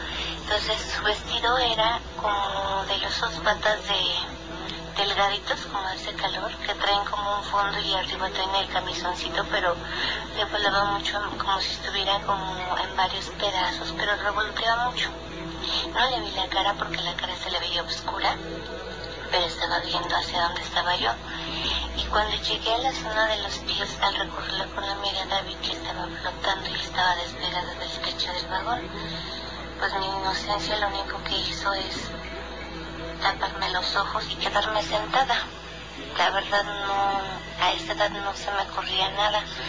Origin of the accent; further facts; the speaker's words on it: Mexico City, Mexico; vengo de la Ciudad de México.